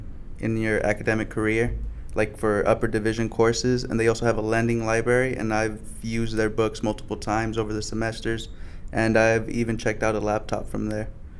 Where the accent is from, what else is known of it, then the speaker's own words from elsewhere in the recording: Fresno, California, United States; I'm also from the Central Valley, Fresno, California, and it's going to be my third year studying mechanical engineering.